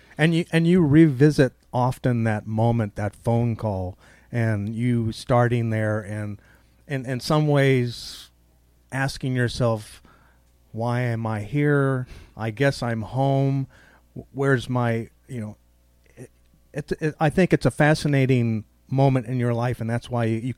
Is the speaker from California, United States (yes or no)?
yes; California, United States; now in New York City, United States; I'm from California, and I arrive in New York in 1976.